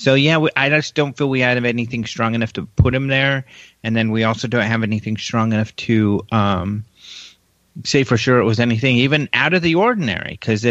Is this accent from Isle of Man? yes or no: no; Denver, Colorado, United States; But yeah, Denver Broncos, they're pretty cool. My hometown. But, and this is the old school. When I grew up, this was their logo.